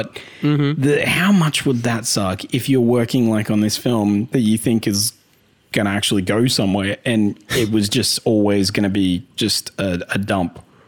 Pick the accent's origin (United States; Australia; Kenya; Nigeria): Australia; Because we're Australian, so that's what we're going for. Australia, mate.